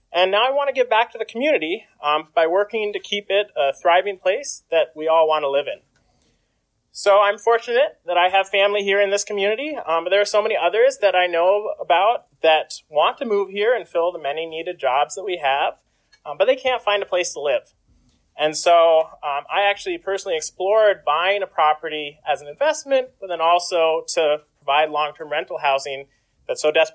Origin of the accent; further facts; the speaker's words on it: Finland, Minnesota, United States; born there; For those of you that don't know me, I was born right here in Finland, Minnesota.